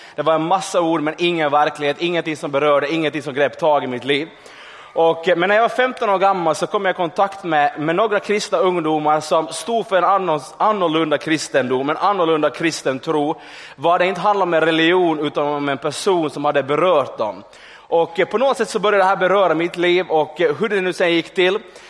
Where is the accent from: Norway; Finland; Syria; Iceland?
Finland; Ekenäs, Uusimaa; så är jag uppvuxen i Ekenäs, the city of glory and hope. Och den anrika staden.